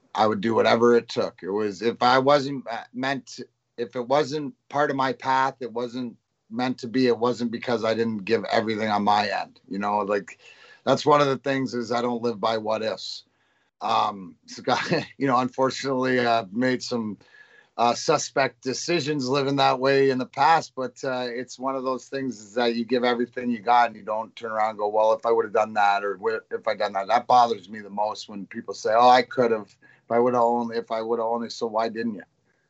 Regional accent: Leamington, Ontario, Canada; not only being Canadian, but also growing up in Leamington, it exposed you to such the world.

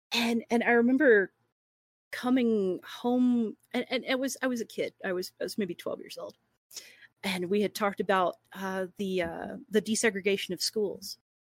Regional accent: Texas, United States; also born or lived in Louisiana; So I grew up in Texas, Texas and Louisiana, and I mean my generation, mm-hmm.

